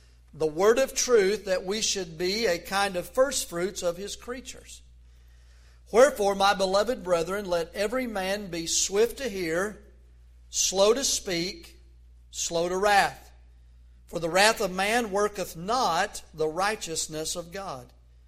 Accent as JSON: {"language": "English", "region": "the South", "country": "United States", "accent": "Southern", "said": "the accent, which was Southern. And said, \"Are you from the South?\" I said, \"Yes.\""}